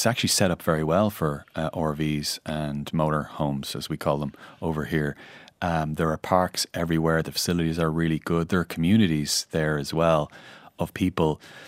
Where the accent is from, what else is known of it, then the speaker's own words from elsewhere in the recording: Ireland; I hammed up the accent a bit. I came all the way from Ireland